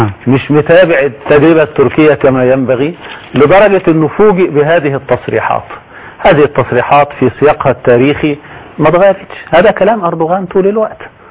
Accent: Egypt; موجودة في نفوسنا كمصريين وكعرب

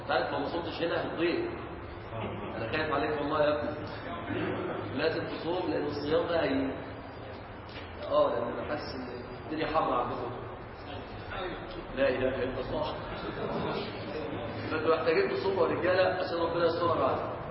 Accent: Mansoura, Dakahlia, Egypt; وأنا طالب في الثانوية العسكرية عندنا في المنصورة

